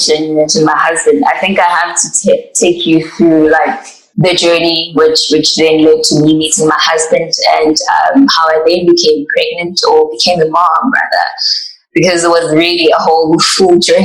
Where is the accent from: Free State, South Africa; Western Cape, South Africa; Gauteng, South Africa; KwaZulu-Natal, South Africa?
Gauteng, South Africa; Soweto; I grew up in Soweto, Mofolo Village, in those three-roomed apartheid houses where you'd find a family of 11 or 15 living in one house. I'm the third child of seven.